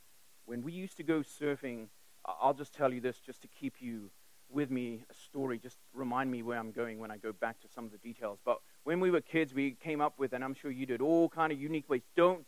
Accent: Durban, KwaZulu-Natal, South Africa; also born or lived in England; I grew up in Durban, South Africa. I was born in England, but I grew up in South Africa

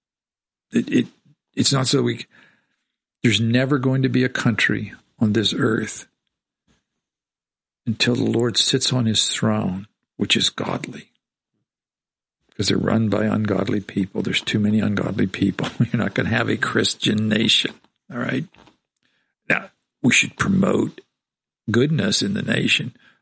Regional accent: United States; I am an American.

